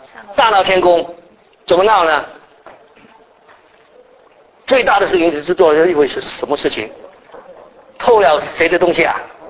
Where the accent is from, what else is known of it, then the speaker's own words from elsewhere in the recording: China; 希腊人对神的观念跟我们中国人的神的观念是很像的